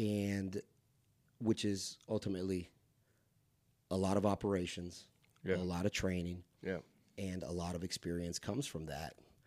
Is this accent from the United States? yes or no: yes; Kissimmee, Florida, United States; So I grew up in Kissimmee, by the way. So, you know, I'm from Central Florida.